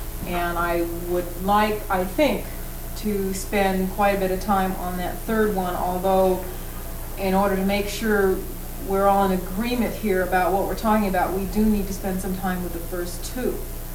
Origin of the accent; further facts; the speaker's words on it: Albany, California, United States; We are from Albany, California, right across the bay from San Francisco.